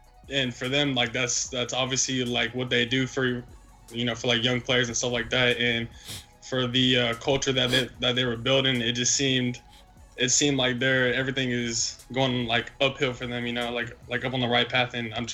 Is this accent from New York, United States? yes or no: no; Florida, United States; Nah, I'm originally from Florida.